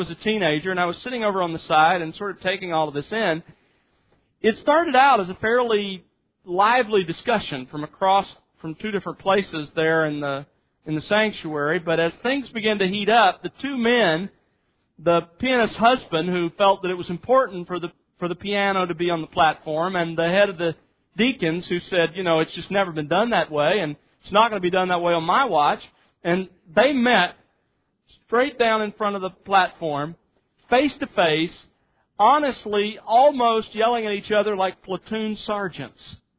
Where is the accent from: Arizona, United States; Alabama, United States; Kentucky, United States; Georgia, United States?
Alabama, United States; I remember one in particular when I was growing up in South Alabama. My father was the music minister in a Southern Baptist church